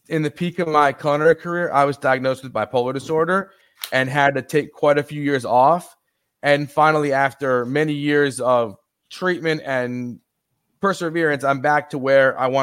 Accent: New York, United States; Well, I've only been to the city once. I'm actually from upstate, but I've been to the city.

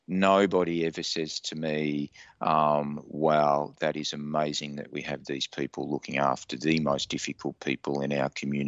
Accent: Australia; I was from Australia

